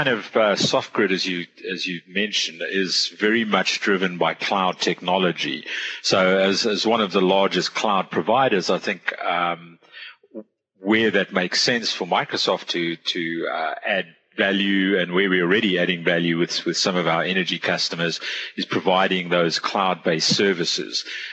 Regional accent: South Africa; I'm from South Africa originally.

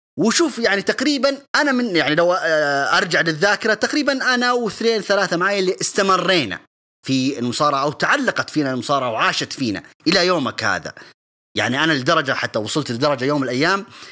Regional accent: Bisha, Asir, Saudi Arabia; إذا في ناس يبون يعرفون، من محافظة بيشة، من مواليد بيشة، طبعا تقريبا في يوم 7 أكتوبر 1984. دبلوم صيدلة، تخرجت طبعا، درست في جدة هناك،

